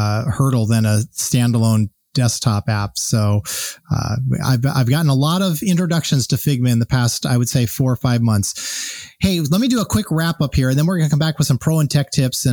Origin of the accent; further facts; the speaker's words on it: San Diego, California, United States; I'm from San Diego.